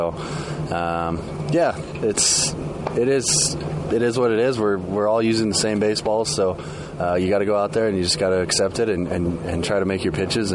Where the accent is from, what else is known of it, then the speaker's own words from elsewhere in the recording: Midwest, United States; But, like I said, growing up in the Midwest, there's some unusual circumstances, crazy wind, early spring weather that you're not expecting.